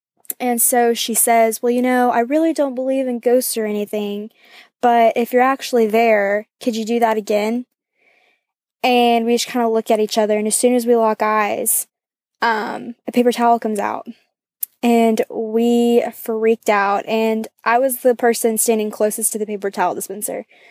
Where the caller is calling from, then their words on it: Athens, Georgia, United States; I'm calling from Athens, Georgia.